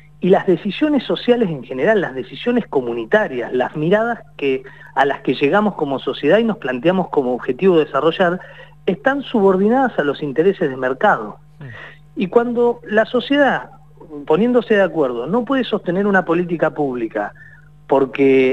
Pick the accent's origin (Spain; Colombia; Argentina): Argentina; estas son algunas de las cuestiones que nos identifican como argentinos